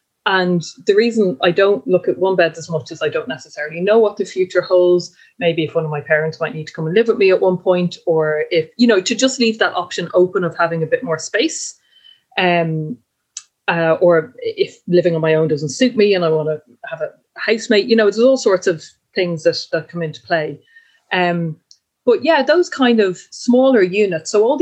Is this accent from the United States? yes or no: no; Leinster, Ireland; but also like it happened out here in my hometown. Google have bought a whole rake of apartments and houses out here in Wicklow.